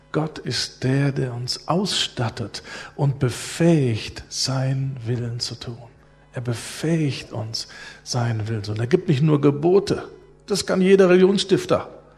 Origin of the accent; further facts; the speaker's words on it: Berlin, Germany; Aber ich komme aus Berlin und unsere höchsten Berge sind Schuttberge, die wir haben da.